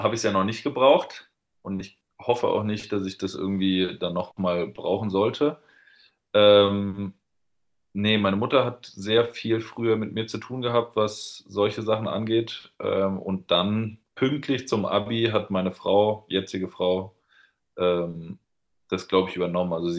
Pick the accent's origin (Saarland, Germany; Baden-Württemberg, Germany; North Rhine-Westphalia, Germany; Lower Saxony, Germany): Baden-Württemberg, Germany; Dossenheim; Ich bin ja kein Heidelberger an sich, ich bin ja Dossenheimer.